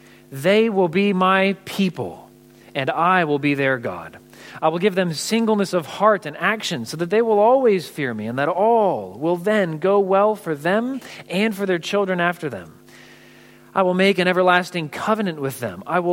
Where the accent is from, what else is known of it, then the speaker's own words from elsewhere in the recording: California, United States; I'm from California, where earthquakes alone make that unlikely.